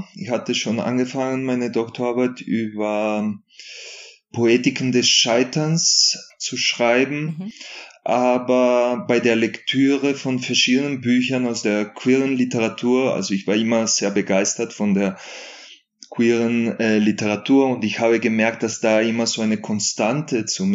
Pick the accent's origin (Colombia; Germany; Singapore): Colombia; wie du gesagt hast. Ich komme ursprünglich aus Kolumbien.